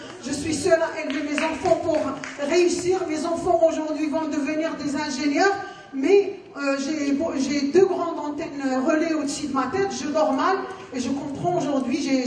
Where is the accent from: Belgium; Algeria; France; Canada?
Algeria; J'ai eu l'électricité qu'à l'âge de 13-14 ans, dans mon bled au désert d'Algérie.